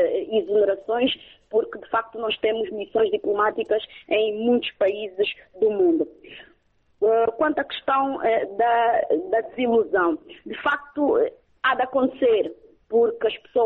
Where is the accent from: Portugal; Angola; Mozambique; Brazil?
Angola; estamos à espera, enquanto angolanos, das nomeações e exonerações dos embaixadores.